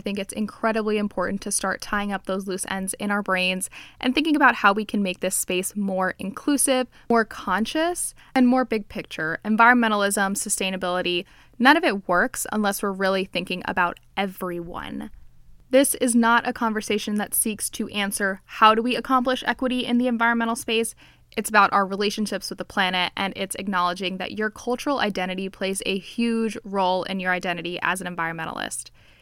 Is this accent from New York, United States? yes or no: no; Miami, Florida, United States; I'm a white woman, I'm Hispanic, I'm Cuban, I grew up in Miami